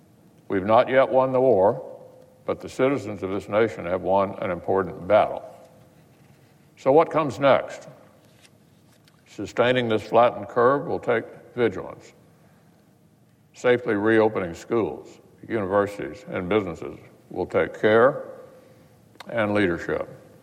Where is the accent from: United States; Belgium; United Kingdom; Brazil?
United States; Kentucky; My home state of Kentucky is showing us how it's done.